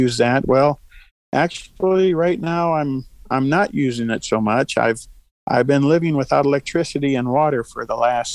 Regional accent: Florida, United States; also born or lived in Michigan / Missouri; Well, actually, I was born in Michigan and around the Detroit area, but I grew up down in Florida and wound up in this area back in 1985, I guess, when I was in the military.

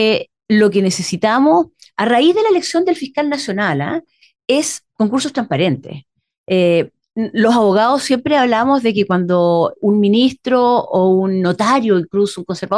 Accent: Los Lagos, Chile; Estamos viendo en Chiloé, yo que soy chilota

